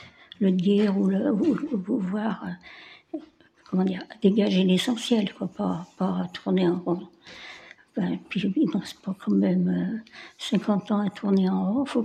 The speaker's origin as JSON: {"language": "French", "town": "Craponne", "region": "Auvergne-Rhône-Alpes", "country": "France", "said": "Non, je suis lyonnaise."}